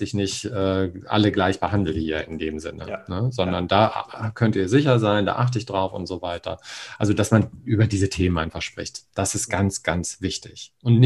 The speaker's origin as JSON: {"language": "German", "region": "Hamburg", "country": "Germany", "said": "ich komme ja aus Hamburg und da gibt es den Hagenbecks Tierpark und ein Atlantikhaus."}